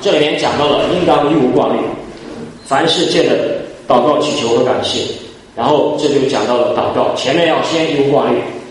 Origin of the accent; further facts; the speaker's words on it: Henan, China; 我12岁的时候，也就是啊94年左右。所以那个时候信主的特别在我们河南那边那个地方比较少